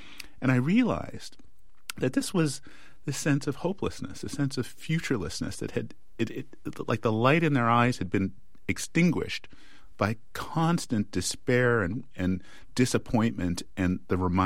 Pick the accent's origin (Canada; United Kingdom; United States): Canada; no more than I built the environment that I grew up in Canada.